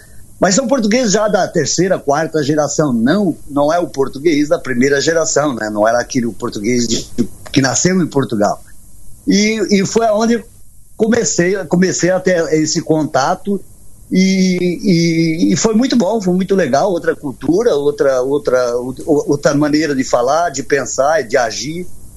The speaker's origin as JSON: {"language": "Portuguese", "region": "Santa Catarina", "country": "Brazil", "said": "Eu encontrei um amigo aqui, eu sou de Santa Catarina"}